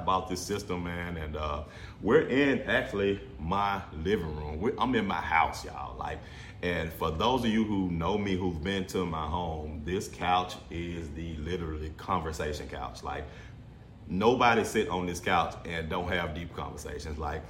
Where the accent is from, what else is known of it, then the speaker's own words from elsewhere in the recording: Memphis, Tennessee, United States; I come from Boxtown. Shout out to Boxtown, Coral Lake, that area of Memphis. That's where I come from. Grew up in the bottoms.